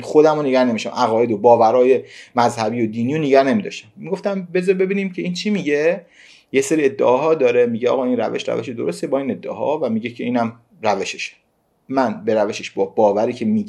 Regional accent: Qom, Iran; من توی شهر قم بزرگ شدم در یک خانواده بسیار بسیار مذهبی

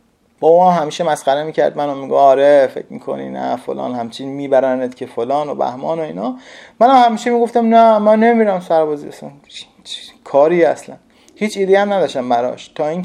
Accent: Tehran, Tehran Province, Iran; born there; now in Qom, Iran; گفتم آره من متولد تهرانم، ولی خب با امنا قم زندگی میکنم، ما قم زندگی میکنیم دیگه.

